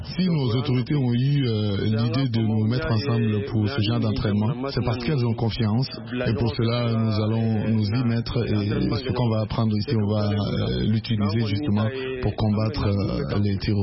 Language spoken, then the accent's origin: French; Mali; now in Burkina Faso; Nous avons quitté le Mali, venir au Burkina Faso pour des entraînements.